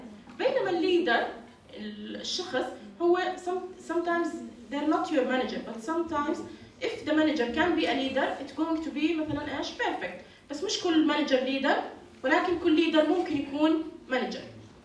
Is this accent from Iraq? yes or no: no; Jordan; شكل لنظام صحي معين عندنا بالأردن